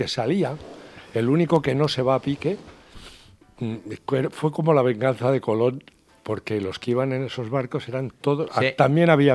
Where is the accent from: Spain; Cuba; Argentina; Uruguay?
Spain; Guadalajara, Castilla-La Mancha; now in Valencia, Spain; Estoy en Valencia, la verdad, sí, claro. Sí, estoy en Valencia y soy de Guadalajara.